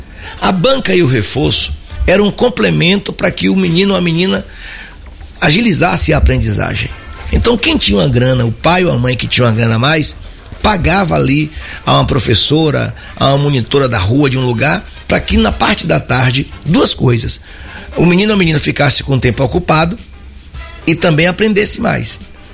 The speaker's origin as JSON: {"language": "Portuguese", "town": "Aiquara", "region": "Bahia", "country": "Brazil", "tie": "born there", "said": "Eu nasci em Aiquara, todo mundo sabe, no interior. Um lugarzinho pequeno, rapaz."}